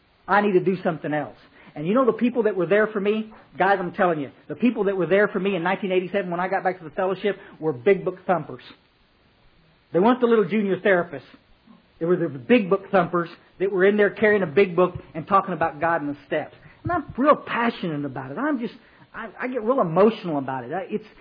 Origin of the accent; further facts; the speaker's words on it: Kerrville, Texas, United States; I grew up in Kerrville, Texas, and it was on a little road called Goat Creek Road.